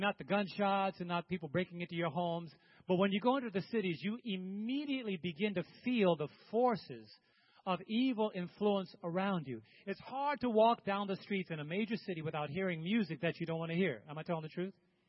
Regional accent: New York, United States; now in Thompsonville, United States; We live in Thompsonville, Illinois, but I'm from New York.

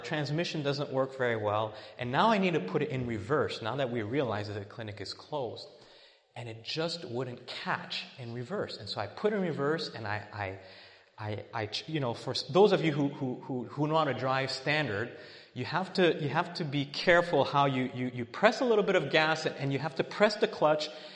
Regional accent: Quebec City, Quebec, Canada; I grew up in Quebec, Quebec City, and a lot of snow, a lot of ice.

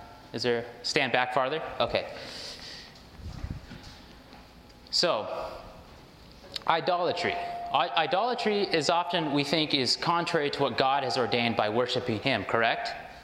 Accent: Bozeman, Montana, United States; I am from Bozeman, Montana

